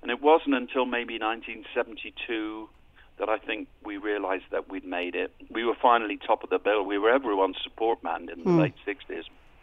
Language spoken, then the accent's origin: English; South West England, United Kingdom; The band was actually started in Birmingham, not a place I'm from. I'm from the West Country of England, down south.